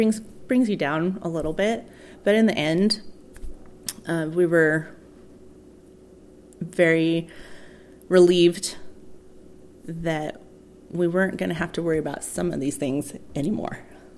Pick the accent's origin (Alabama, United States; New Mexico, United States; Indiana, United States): New Mexico, United States; I'm from New Mexico and I make a lot of foods with green chili in it.